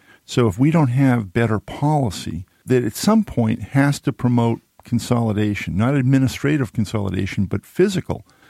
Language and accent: English; Massachusetts, United States; I grew up in outside of Mass, and I used to take the Green Line in all the time.